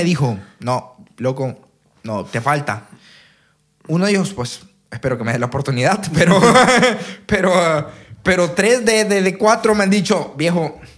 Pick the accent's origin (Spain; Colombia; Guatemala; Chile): Guatemala; Digo que soy de Guatemala, viejo.